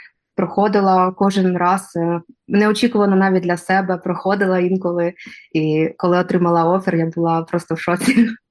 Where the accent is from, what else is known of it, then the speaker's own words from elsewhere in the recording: Dnipro, Dnipropetrovsk Oblast, Ukraine; moved away as an adult; now in United States; коли ми переїхали, це 2021 рік, переїхали з чоловіком, з сином і котом з Дніпра, я родом з Дніпра, Україна, переїхала до Каліфорнії